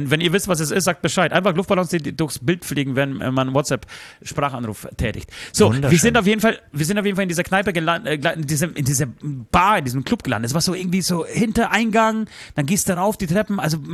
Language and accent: German; Tychy, Silesian Voivodeship, Poland; nach Katowice, da wo meine Oma herkommt, da wo ich herkomme. Beziehungsweise ich komme aus Tichau, das liegt gleich neben Katowice.